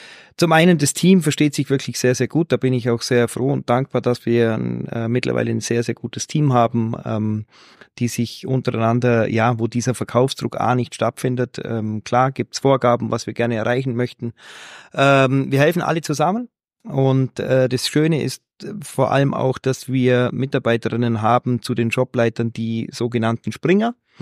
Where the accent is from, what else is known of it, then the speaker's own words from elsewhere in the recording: Vorarlberg, Austria; now in Jungholz, Austria; bin ich aus der Region, bin nur 20 Kilometer von hier entfernt im kleinen Walsertal.